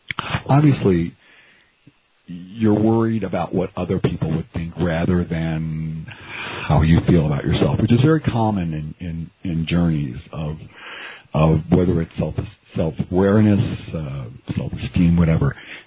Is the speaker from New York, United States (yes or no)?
no; Kansas City, Missouri, United States; I grew up in Kansas City for 30 years around devout and not so devout Mormons.